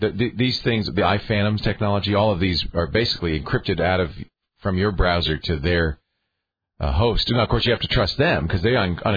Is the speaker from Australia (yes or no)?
yes; Australia; since I'm from Australia